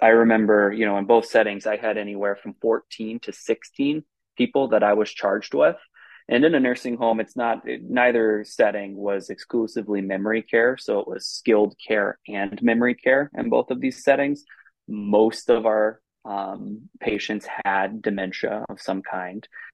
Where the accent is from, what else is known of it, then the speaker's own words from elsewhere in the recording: Rochester, Minnesota, United States; I grew up homeschooled near Rochester, Minnesota